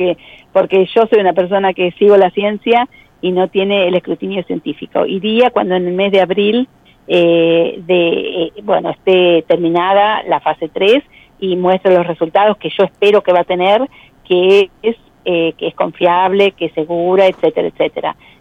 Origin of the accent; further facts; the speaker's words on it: Trenque Lauquen, Buenos Aires Province, Argentina; accent: pueblerina; Porque es provincia de Buenos Aires.